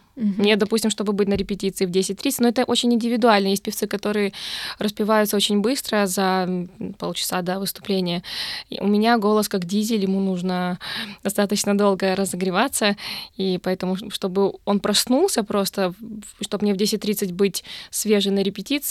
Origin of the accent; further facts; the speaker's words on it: Kazakhstan; born there; also born or lived in Italy; я родилась в Казахстане, но мои корни из России, то есть все мои родственники и мои предки.